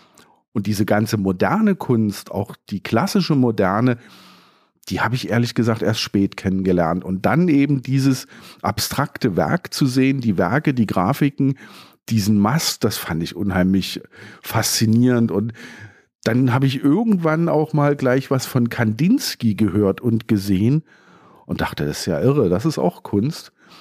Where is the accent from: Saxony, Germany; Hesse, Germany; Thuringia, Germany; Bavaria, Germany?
Saxony, Germany; Dresden; Also ich bin in Dresden aufgewachsen